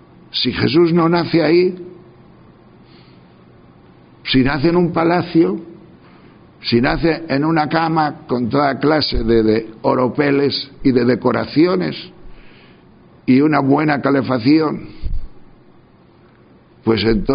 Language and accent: Spanish; Tejerina, Castile and León, Spain; los de Tejerina, los de mi pueblo, son más altos